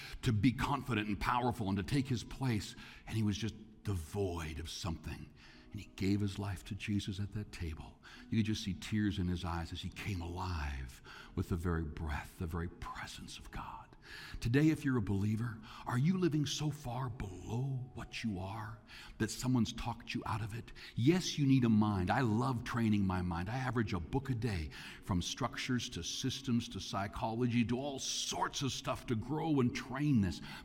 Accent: Canada; I'm not just a pastor, I'm a Canadian.

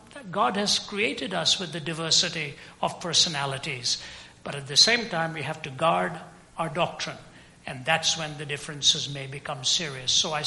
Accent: Delhi, India; I was raised in the Anglican Church in Delhi, although I never listened to a word when I was there.

